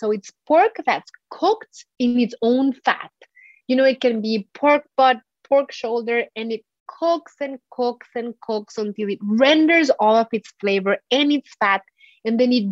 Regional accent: Mexico; now in United States; when I was growing up in Mexico

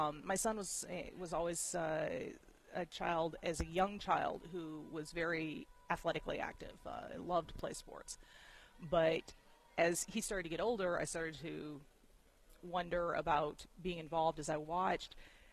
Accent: Michigan, United States; because I grew up in Southwest Michigan.

